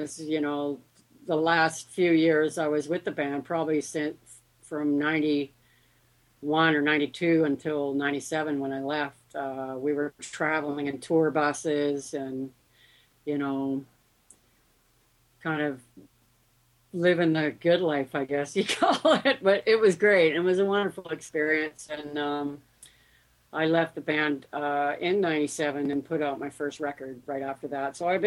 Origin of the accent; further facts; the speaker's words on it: Victoria, British Columbia, Canada; also born or lived in Duncan / Mill Bay / Shawinigan Lake; I'm an island girl, so I know the island like the back of my hand. I was born in Duncan. Well, my mom and dad lived in Mill Bay and then Shawinigan Lake, and then we moved to Victoria.